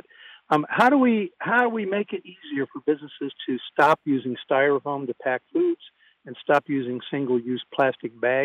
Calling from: Princeton, United States; Hey, I'm calling from Princeton.

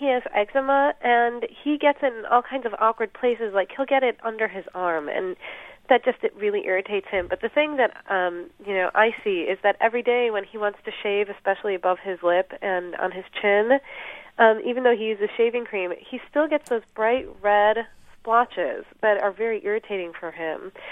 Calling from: Urbana, Illinois, United States; I'm calling from Urbana.

